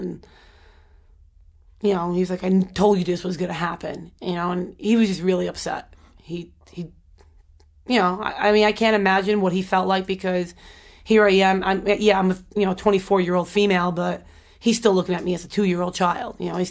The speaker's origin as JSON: {"language": "English", "region": "New York", "country": "United States", "said": "probably because I'm a New Yorker and I'm so outspoken."}